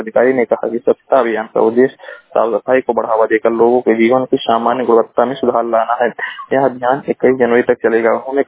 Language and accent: Hindi; Maharajganj, Uttar Pradesh, India; मैं जिला महाराजगंज का निवासी हूँ।